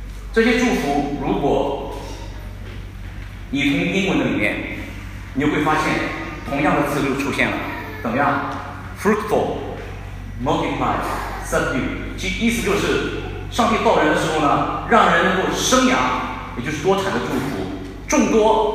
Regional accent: China; 我们中国人就知道说爸爸有钱不代表着你的儿子还有钱

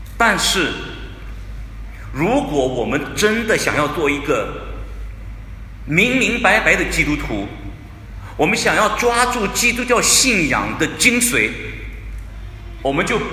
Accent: China; 今天我们这些生活在海外的中国公民。我之所以称为中国人，不是因为我生活在中国，而是我有一个中国的护照，我是一个中国人

